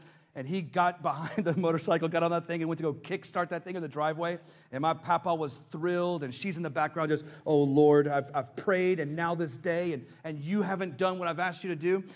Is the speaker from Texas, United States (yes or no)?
yes; Richardson, Texas, United States; Like, I'm from Richardson. There's no water in Richardson.